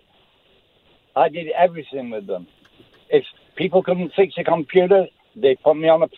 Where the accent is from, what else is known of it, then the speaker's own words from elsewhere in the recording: England, United Kingdom; now in St. Charles, United States; I'm from England.